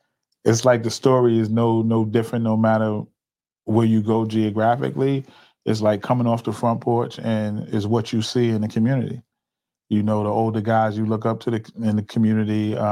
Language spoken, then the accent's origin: English; New Haven, Connecticut, United States; I grew up here in the city of New Haven. I'm born and raised in New Haven. I grew up in the Hill section, Congress Avenue area.